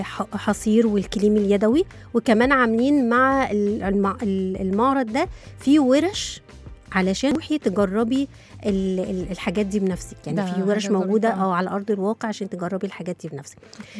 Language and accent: Arabic; Egypt; لازم يتطبق عندنا في مصر